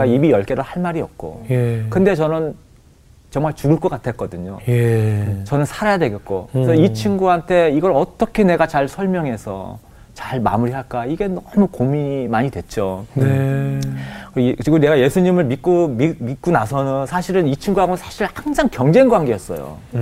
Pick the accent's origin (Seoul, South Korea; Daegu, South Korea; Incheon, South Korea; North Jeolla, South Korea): Seoul, South Korea; born there; 전 태어나기도 서울에서 태어났는데 가서 이제 시골에서 시골 생활을 한 거예요.